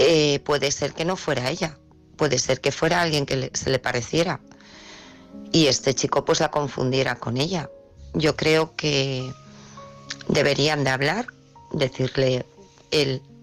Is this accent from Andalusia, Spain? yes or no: no; Valencia, Valencian Community, Spain; de Valencia